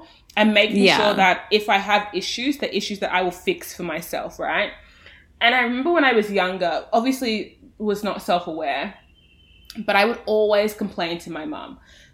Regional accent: Australia; I am the Australian voice on the show.

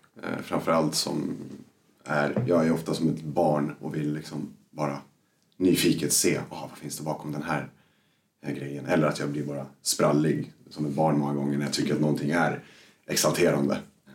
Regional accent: Stockholm, Stockholm County, Sweden; moved away as an adult; när vi var i senare tonåren och fram tills att jag flyttade ifrån Stockholm egentligen när jag var 24.

